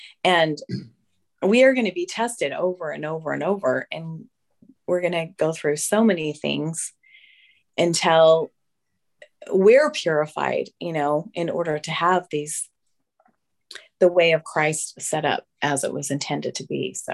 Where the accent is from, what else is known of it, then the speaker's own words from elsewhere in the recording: Utah, United States; I know that I've lived a sheltered experience in some ways because growing up in Utah